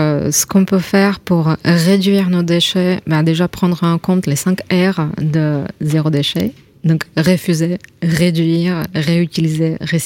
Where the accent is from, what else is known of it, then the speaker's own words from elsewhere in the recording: Slovakia; French is a second language; now in France; moi, je viens de Slovaquie. En Slovaquie, il n'y a pas beaucoup de maîtres composteurs.